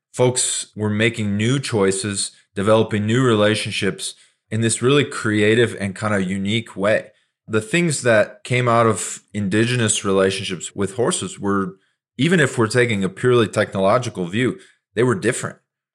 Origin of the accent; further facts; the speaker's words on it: Montana, United States; And I grew up in Montana. My family was kind of a horse family. My grandpa was a rancher and all that.